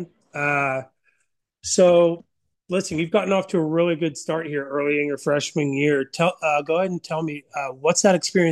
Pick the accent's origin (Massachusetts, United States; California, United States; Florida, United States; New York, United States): Florida, United States; Orlando; Yeah, being I grew up in Florida, Orlando, just like you